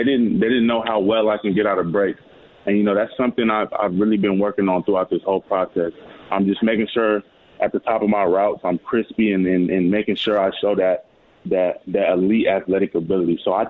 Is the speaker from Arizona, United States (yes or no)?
yes; Arizona, United States; and I'm from Arizona, so I'm about 95% sure if I'm there at 33